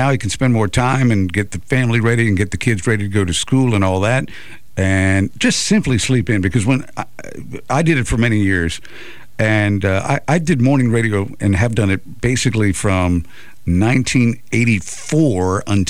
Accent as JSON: {"language": "English", "region": "New Jersey", "country": "United States", "tie": "born or raised there", "also_born_or_lived": "Columbus, Georgia", "said": "But anyway, moved here from Columbus, Georgia, been in radio, went to the University of Georgia. I grew up actually in New Jersey."}